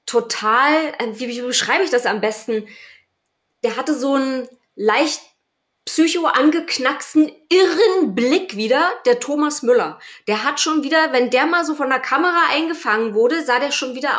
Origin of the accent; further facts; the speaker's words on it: Berlin, Germany; ich bin genetisch nicht dazu veranlagt, Bayern-Fan zu werden, als Berlinerin.